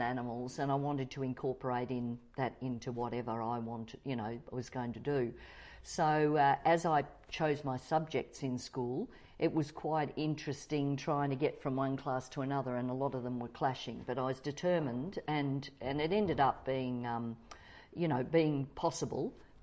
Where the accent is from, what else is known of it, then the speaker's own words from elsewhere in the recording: Sandringham, Victoria, Australia; also born or lived in Brighton, Australia; Yes, yeah, so I was born in Brighton and then we moved to Sandringham. So we're only a couple of streets from the beach.